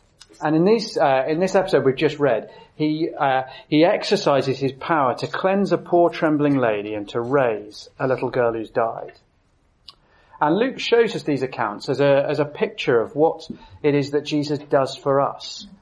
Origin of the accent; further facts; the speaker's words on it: Alberta, Canada; I grew up in Alberta. When you grow up in Canada, you have two options.